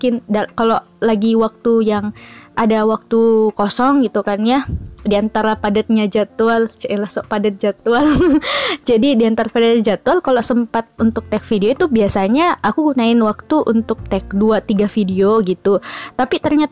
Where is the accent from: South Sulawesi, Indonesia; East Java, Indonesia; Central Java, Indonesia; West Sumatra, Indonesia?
South Sulawesi, Indonesia; Makassar; accent: Makassar; saya asalnya dari Makassar, jadi mohon maaf kalau kadang mungkin nanti podcast-podcast selanjutnya itu keceplosan-keceplosan logat-logat Makassarnya.